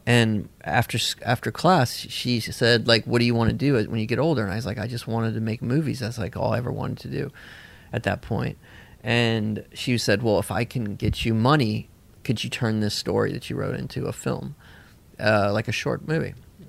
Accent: Bolinas, California, United States; born there; I was born in Bolinas, like in a kind of communal thing there, too.

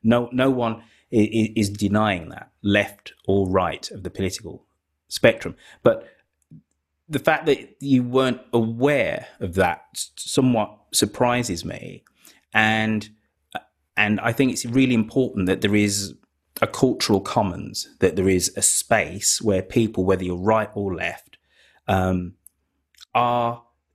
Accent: United Kingdom; as a Brit

